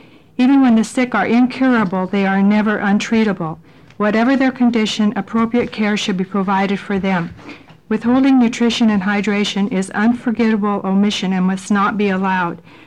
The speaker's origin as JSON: {"language": "English", "town": "Milwaukie", "region": "Oregon", "country": "United States", "said": "I'm from Milwaukee, Oregon, Senator Cohen's district."}